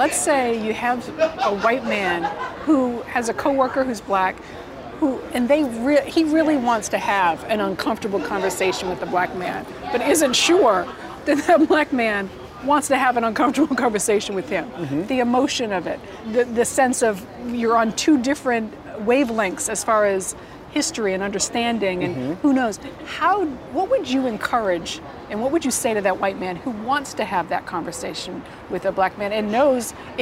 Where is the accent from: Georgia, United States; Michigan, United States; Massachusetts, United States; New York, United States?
Massachusetts, United States; So I'm originally from Massachusetts